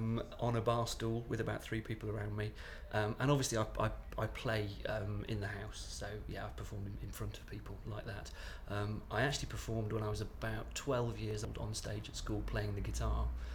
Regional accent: Eccleshall, West Midlands, United Kingdom; My date of birth is the 28th of March 1977 and I'm from Eccleshall in Staffordshire.

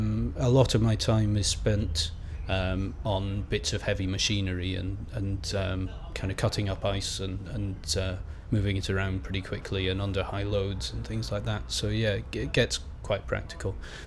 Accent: Aberdeen, Scotland, United Kingdom; moved away as an adult; now in London, United Kingdom; Yeah, I've been in Aberdeen and brought up in Aberdeen till I was 18. And then, I mean, my family still live in Aberdeen, so I'm still back in Aberdeen a lot.

